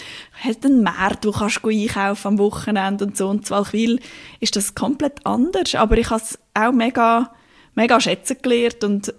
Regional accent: Lucerne, Switzerland; Also ich bin in der Stadt aufgewachsen und habe nachher auch in der Stadt in einer WG gewohnt. Wobei der Ort, wo ich aufgewachsen bin, Wesmeli, ist so ein kleines Quartier, das auch fast ein bisschen dörflich ist.

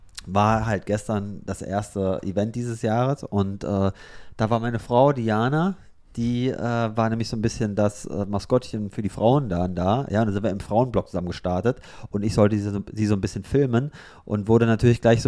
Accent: Odenwald, Germany; Ich komme ja aus der Gegend so ein bisschen, ne? Also aus dem Odenwald da.

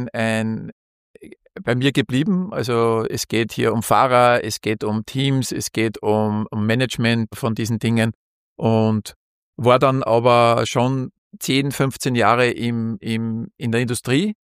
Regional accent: Losenstein, Upper Austria, Austria; also born or lived in Linz; ich bin in Linz aufgewachsen, ich bin eigentlich im Ennstal aufgewachsen, bis zur 4. Klasse Volksschule in Losenstein. Das ist in der Nähe von Steyr. Und bin dann nach der Volksschule nach Linz gekommen, ins Aloysianum.

